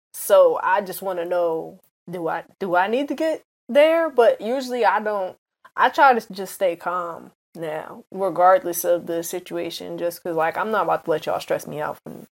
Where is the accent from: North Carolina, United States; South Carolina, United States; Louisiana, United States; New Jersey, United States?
New Jersey, United States; And, I mean, we're originally from Jersey, so, like...